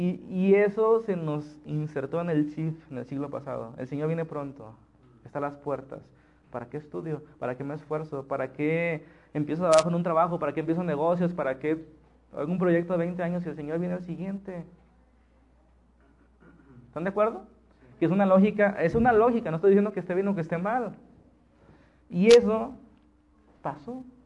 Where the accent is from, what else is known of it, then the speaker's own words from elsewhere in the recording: Mexico; Suena raro para nosotros, que somos mexicanos